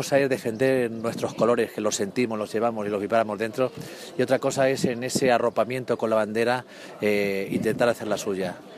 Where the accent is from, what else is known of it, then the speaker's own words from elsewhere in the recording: Castilla-La Mancha, Spain; somos españoles, por supuesto, somos soneros y somos castellano-manchegos y somos europeos, todo eso somos, y somos ciudadanos del mundo